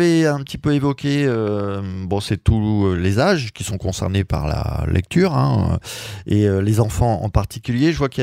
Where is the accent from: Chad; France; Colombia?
France; Paris, Île-de-France; Bon, je suis Parisien en plus